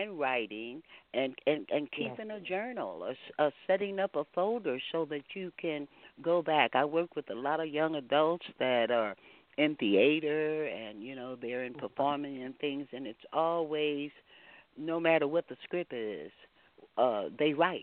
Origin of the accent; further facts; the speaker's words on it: Houston, Texas, United States; Yes, everybody, I'm a Houstonian. That's my stomping ground. And one thing about being a Texan, it's hospitality there